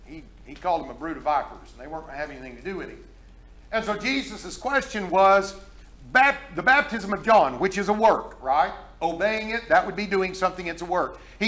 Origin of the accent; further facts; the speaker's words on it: Oklahoma, United States; You know, I'm from Oklahoma, you know.